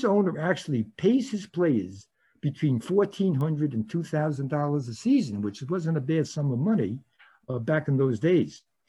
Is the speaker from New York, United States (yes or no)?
yes; Brooklyn, New York, United States; I'm an old Brooklyn Dodger fan. I grew up in Brooklyn, and Ebbets Field was my second home.